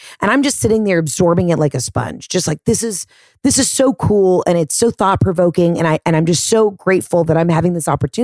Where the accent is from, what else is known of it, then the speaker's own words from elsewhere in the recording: Atlanta, Georgia, United States; yo, I'm a comic from Atlanta.